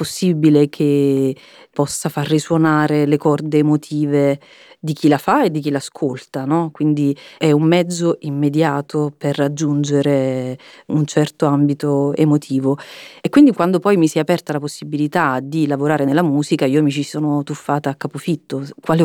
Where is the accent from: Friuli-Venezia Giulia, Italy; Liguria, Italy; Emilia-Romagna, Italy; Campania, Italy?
Campania, Italy; io sono cresciuta nel Vesuviano. Le elementari ero a Torre del Greco, invece medie e liceo le ho fatte in questo paesino che si chiama San Sebastiano al Vesuvio, che è proprio sul Vesuvio.